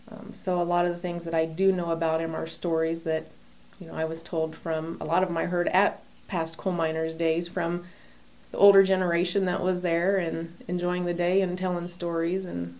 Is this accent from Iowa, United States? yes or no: yes; Melcher-Dallas, Iowa, United States; moved away for a couple of years, went from coast to coast, and now I'm back just a few blocks from where I grew up in Melcher, yes.